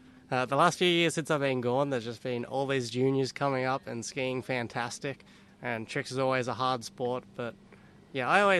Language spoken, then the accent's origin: English; Australia; now in United States; I've been living in the US. So I try to make that clear as soon as I talk to anybody and they know I'm Australian